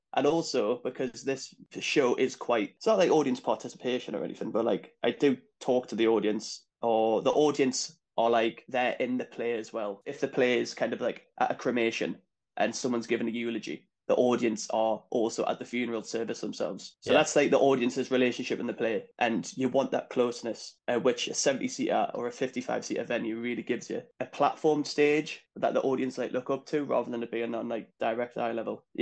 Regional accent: High Heaton, North East England, United Kingdom; I'm from Heaton or High Heaton, if anyone's going to fact check that.

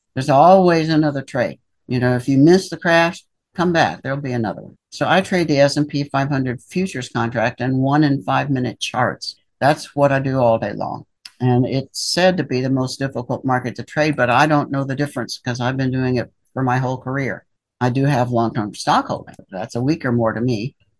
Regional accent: Appalachia, United States; I grew up dirt poor in Appalachia, that's enough.

